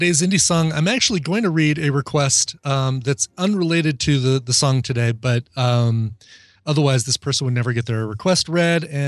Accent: New York, United States; now in Kansas City, United States; taking off from Kansas City back to my hometown in New York to finally get married.

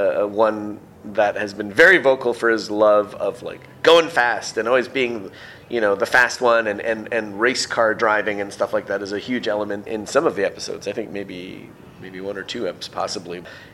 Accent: Philippines; now in Toronto, Canada; You'd think for me being a Filipino in this stint, I'd be good because I have a karaoke machine in my house back in Toronto.

